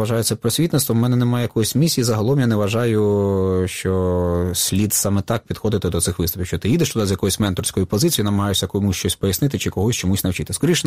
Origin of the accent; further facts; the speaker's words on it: Starobilsk, Luhansk Oblast, Ukraine; Ось у нас в п'ятницю був виступ в моєму рідному Старобільську